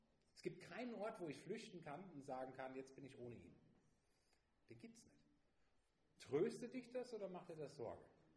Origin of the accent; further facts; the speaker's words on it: North Rhine-Westphalia, Germany; ich komme ja auch aus dem Karneval. Ich komme nur ein bisschen südlicher. Also, wir gehören mehr zum Kölner Raum, wo ich herkomme.